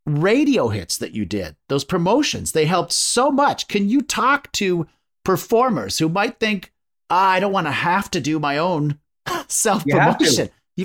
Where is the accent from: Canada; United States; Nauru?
Canada; London, Ontario; a show I had coming up in London, Ontario, which is my hometown.